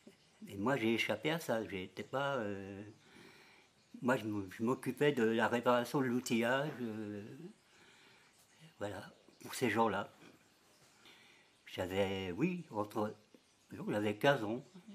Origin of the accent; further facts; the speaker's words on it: Pont-à-Mousson, Grand Est, France; also born or lived in Strasbourg; Je venais de la Lorraine, de Pont-à-Mousson. Mais avant Pont-à-Mousson, j'avais vécu à Strasbourg, jusqu'à l'âge de 12 ans.